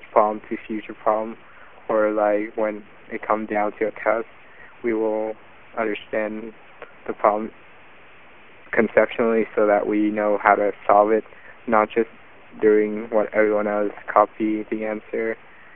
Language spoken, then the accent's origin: English; San Jose, California, United States; now in San Diego, United States; I am originally from the Bay Area, San Jose, but right now I reside in San Diego because I go to state